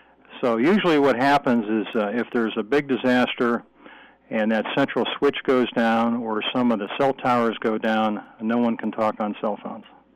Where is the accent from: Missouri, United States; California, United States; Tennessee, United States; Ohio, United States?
Ohio, United States; Youngstown; now in South Carolina, United States; I am from Youngstown, Ohio. I grew up there, and I moved to South Carolina in 1987.